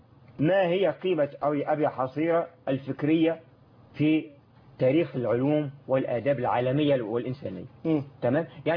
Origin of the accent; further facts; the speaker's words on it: Minya, Minya Governorate, Egypt; طب احنا عندنا في الصعيد في بلدي في المنيا